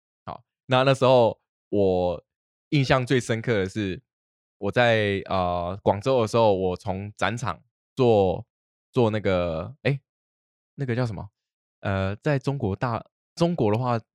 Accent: Taiwan; 师傅就很好奇的听到我的口音，就知道我是台湾人，

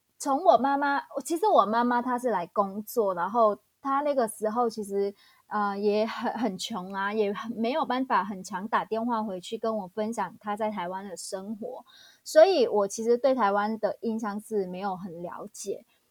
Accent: Phú Thọ, Vietnam; Chinese is a second language; moved away as an adult; now in Taiwan; 我本身是来自越南的北部一个地方叫富寿省。那我在2010年来台湾，所以到现在已经12年了。

